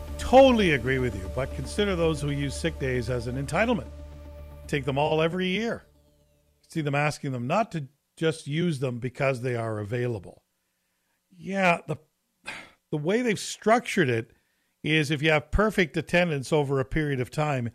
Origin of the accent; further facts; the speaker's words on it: Quebec, Canada; But then again, I'm from Quebec.